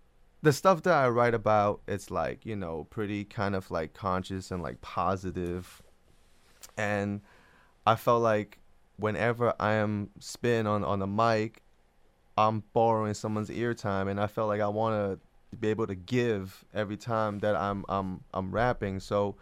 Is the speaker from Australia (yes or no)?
no; Hong Kong; English is a second language; now in United States; Well, like, I'm from Hong Kong originally.